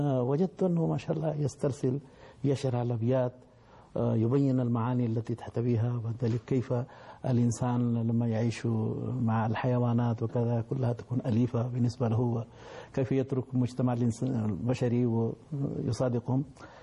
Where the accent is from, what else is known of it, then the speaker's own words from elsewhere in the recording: India; Arabic is a second language; هنا دخلت في الفصل وأنا وطالب هندي أيضا كان من جنوب الهند. دخلنا فسألنا الأستاذ أي من أين أنتم؟ قلنا من الهند.